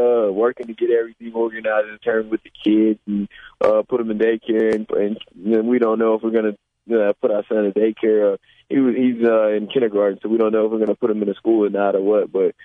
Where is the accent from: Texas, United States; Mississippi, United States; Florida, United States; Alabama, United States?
Texas, United States; because I grew up in Texas, so cost of living there is very cheap.